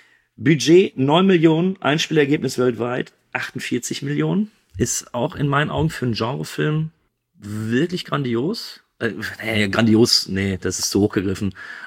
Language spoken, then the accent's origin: German; North Rhine-Westphalia, Germany; ich komme aus dem Ruhrgebiet